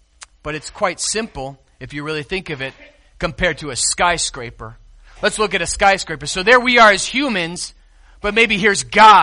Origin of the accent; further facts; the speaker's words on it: Chicago, Illinois, United States; I grew up in Chicago, I know much about skyscrapers.